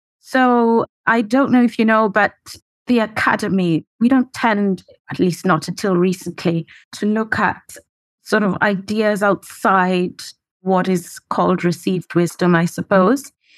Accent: Nairobi, Kenya; moved away as an adult; now in United Kingdom; Well, I grew up in Kenya, did my first law degree at the University of Nairobi, and came to England for graduate studies.

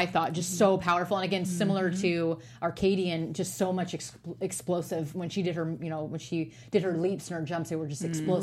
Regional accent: Portland, Oregon, United States; I'm from Portland, Oregon, by the way.

